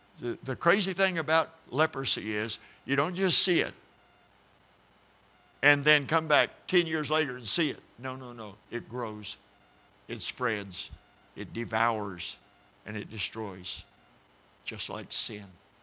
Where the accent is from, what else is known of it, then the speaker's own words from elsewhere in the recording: Oklahoma, United States; I'm from Oklahoma. I get made fun of being an Okie and all that kind of stuff. And I love Oklahoma.